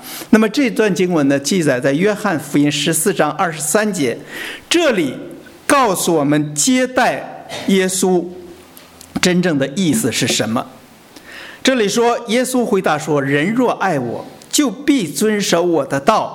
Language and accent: Chinese; China; 尤其我们中国人很好客，客人来的时候我们都很高兴。